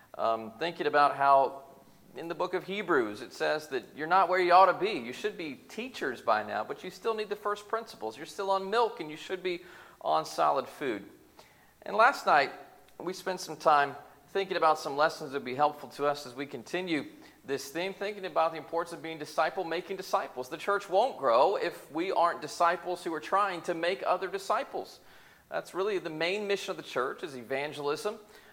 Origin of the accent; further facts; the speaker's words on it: Indianapolis, Indiana, United States; I grew up in Indianapolis, 30 minutes the other direction from here, so I've got some family here as well tonight.